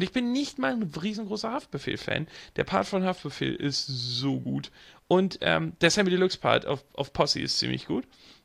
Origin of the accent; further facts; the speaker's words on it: Hamburg area, Germany; Ich bin selber in der Nähe von Hamburg groß geworden. Ich bin mit Hamburger Hip-Hop groß geworden.